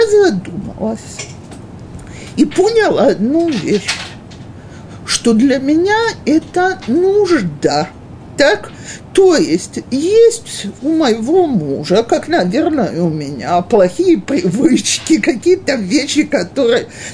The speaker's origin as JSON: {"language": "Russian", "country": "Russia", "said": "Я, как всякий выходец из России, для меня день рождения – дата, без которой обойтись невозможно."}